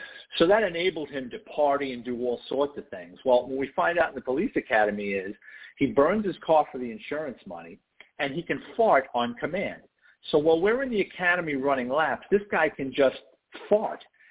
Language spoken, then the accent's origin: English; Bronx, New York, United States; deals with growing up in the Bronx and going to Catholic high school